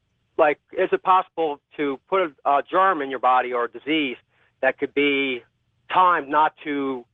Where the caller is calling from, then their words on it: Wilmington, Delaware, United States; I'm calling from Wilmington, Delaware.